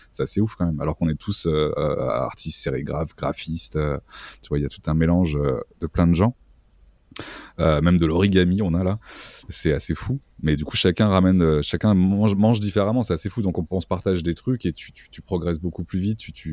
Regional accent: Limoges, Nouvelle-Aquitaine, France; born there; Quand j'étais jeune, à 15-16 ans, j'étais à Limoges, je suis né à Limoges.

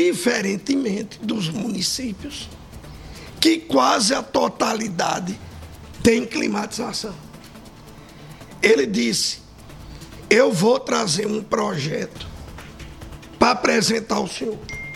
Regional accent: Princesa Isabel, Paraíba, Brazil; paraibana, especificamente a de Princesa Isabel.

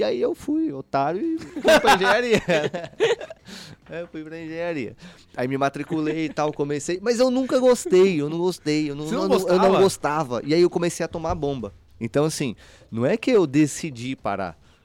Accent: São Paulo, Brazil; also born or lived in Garanhuns; Eu sou pernambucano de nascimento. Nasci em Garanhuns. Mas sou criado e formado em São Paulo. Então sou pernambucano de nascimento, paulistano de coração. Sou da paróquia Santuário São José Operário, no bairro do Capão Redondo.

